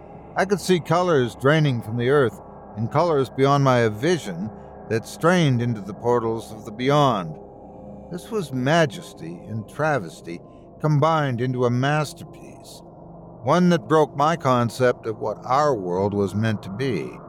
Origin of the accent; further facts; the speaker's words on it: United States; I didn't really know my grandparents very well, but that's because I grew up in the States and they remained in Tokyo.